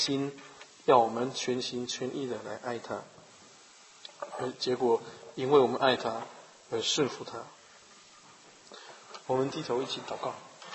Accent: China; 我们中国人有时候会觉得，哇，这个人有点霸气

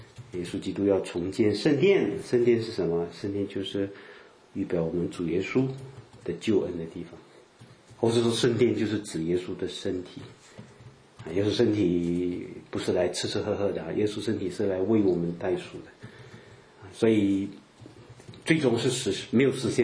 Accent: Malaysia; 我是马来西亚的哪里哪里哪里

